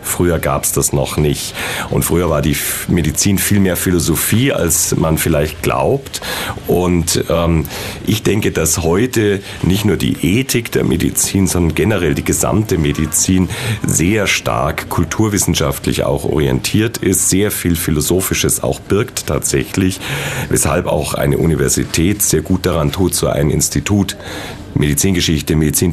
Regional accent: Garmisch-Partenkirchen, Bavaria, Germany; now in Ulm, Germany; woher ich ja ursprünglich komme, ich komme ursprünglich aus Garmisch

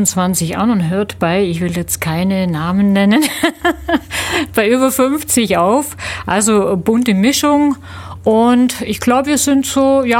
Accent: Langenau, Baden-Württemberg, Germany; ich komme aus Langenau, bin 51 Jahre alt.

